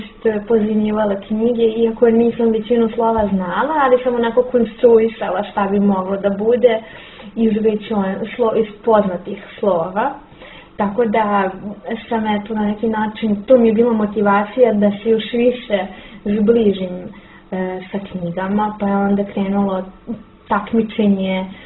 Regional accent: Belgrade, Serbia; iz Beograda sam. Studentkinja sam 4. godine na Filološkom fakultetu u Beogradu

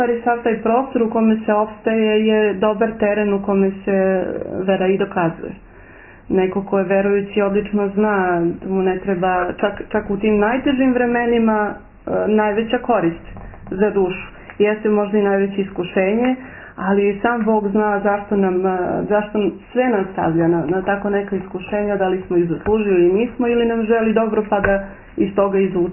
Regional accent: Kosovo; ja završavala srednju školu, kada su krenule te demonstracije i kada su tražili Kosovo Republiku, mi smo svi Srbi sa čuđenjem na prozorima, svojim zatvorenim prozorima, gledali komšije Albance

